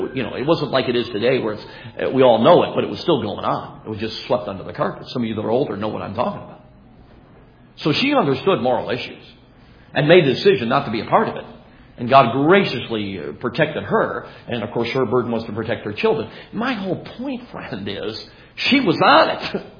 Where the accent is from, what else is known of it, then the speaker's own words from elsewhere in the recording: Chicago, Illinois, United States; I grew up in Chicago from 1966 to 1970 in the city limits of Chicago.